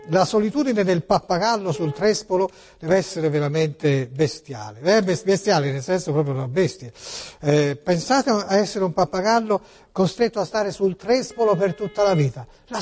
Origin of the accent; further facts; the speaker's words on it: Tuscany, Italy; io lavoro qua, ma non sono di Genova, io sono toscano